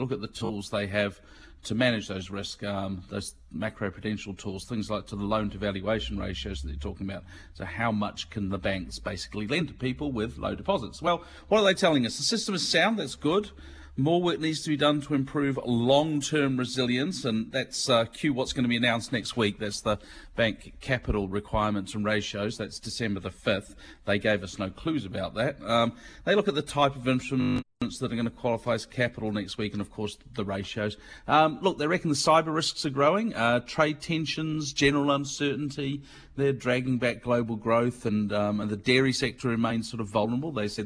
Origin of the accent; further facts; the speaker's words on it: Stretford, North West England, United Kingdom; I grew up in Manchester, Mike. You know, Manchester City was a dirty word where I grew up. I grew up in Stretford under the shadow of Old Trafford.